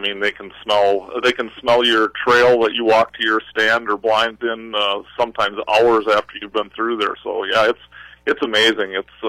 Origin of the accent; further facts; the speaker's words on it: Wisconsin, United States; I grew up in Wisconsin, which is also another huge deer hunting state